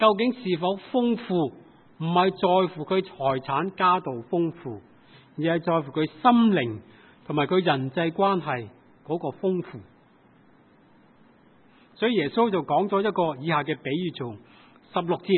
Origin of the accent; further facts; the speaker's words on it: China; 正所谓我们中国人说，就算他打跛脚了，一世都不需要愁吃喝。